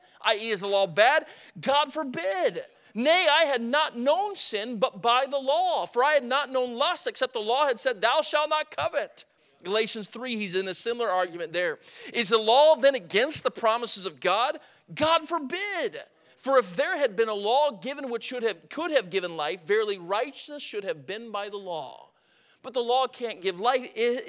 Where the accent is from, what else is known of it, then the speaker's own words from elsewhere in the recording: Florida, United States; If I had a dollar growing up in Florida for every time somebody came down and got fried, I'd be a rich man.